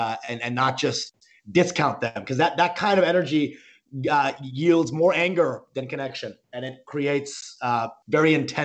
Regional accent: Plano, Texas, United States; I'm from Texas, you know, and not I'm from Plano.

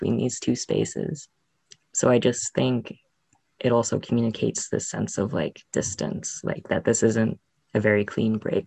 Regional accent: Minnesota, United States; because I grew up in Minnesota. I grew up in like rural Minnesota, and I moved to Minneapolis for college.

